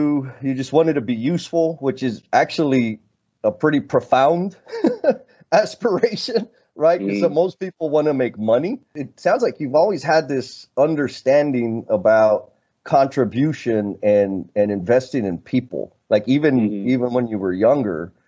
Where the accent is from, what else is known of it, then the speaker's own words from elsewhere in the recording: San Antonio, Texas, United States; For our audience out there, we're from the Deuce Dime, San Antonio, Sanato, right?